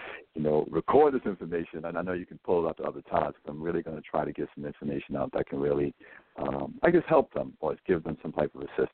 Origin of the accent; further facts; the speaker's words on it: Bronx, New York, United States; I grew up in the South Bronx, and we used to have our own family shop.